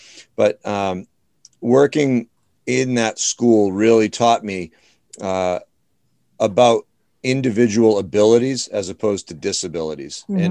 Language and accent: English; Dudley, Massachusetts, United States; and now here in my hometown of Dudley, Mass.